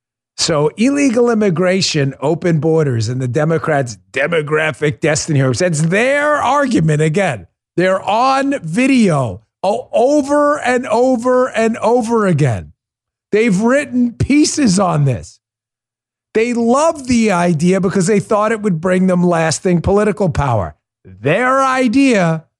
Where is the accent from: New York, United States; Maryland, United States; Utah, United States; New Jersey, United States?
New York, United States; I grew up in New York. My mother used to watch NBC News.